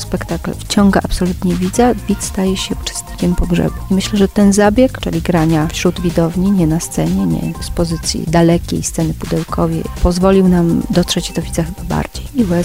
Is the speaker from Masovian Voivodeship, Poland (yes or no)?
no; Silesian Voivodeship, Poland; Nie jestem z Ornatowic, ale wioseczki obok.